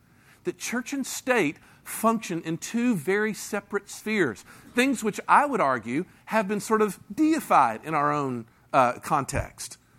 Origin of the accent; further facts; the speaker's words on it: Memphis, Tennessee, United States; I grew up in Memphis, Tennessee, which, you know, is a fairly conservative religious environment.